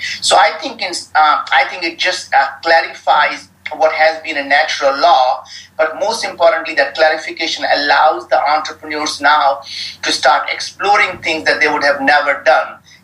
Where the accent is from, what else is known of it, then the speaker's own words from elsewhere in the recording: India; growing up in India in very humble beginnings and poverty and dreaming big to be able to go to the moon